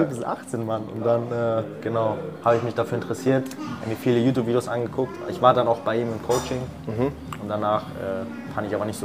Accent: Bielefeld, North Rhine-Westphalia, Germany; ich komme aus Bielefeld.

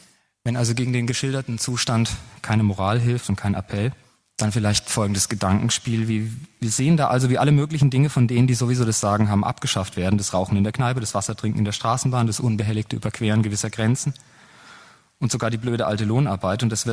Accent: Freiburg, Baden-Württemberg, Germany; In Freiburg zum Beispiel, wo ich herkomme, ist der Oberbürgermeister ein Grüner.

